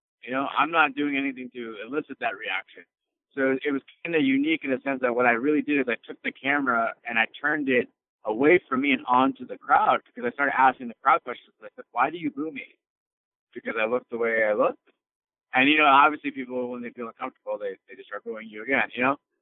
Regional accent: Chicago, Illinois, United States; I'm American, you know, I'm not the evil foreigner. I was born and raised in Chicago.

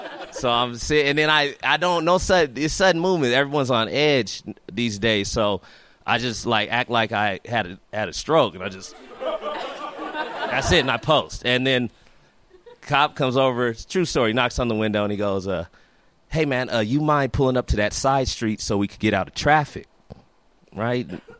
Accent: California, United States; And I go into my training from growing up in California.

